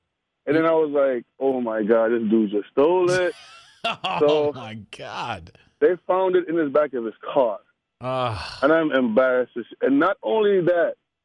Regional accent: Jamaica; So I'm originally from Jamaica.

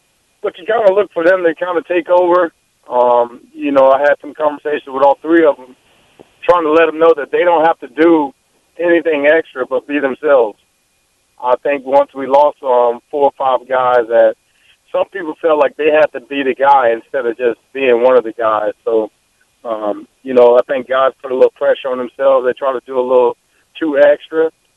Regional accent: Fort Myers, Florida, United States; Well, you know, I'm from Fort Myers, hometown guy.

